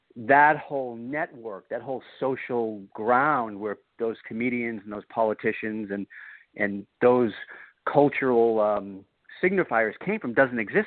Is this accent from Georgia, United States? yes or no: no; Boston, Massachusetts, United States; because I grew up in Boston and you know, my family is from Boston, that came naturally to me.